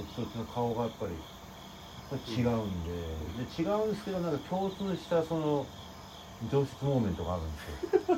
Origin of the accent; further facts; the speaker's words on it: Kyoto, Japan; いや、僕なんか京都出身なんで、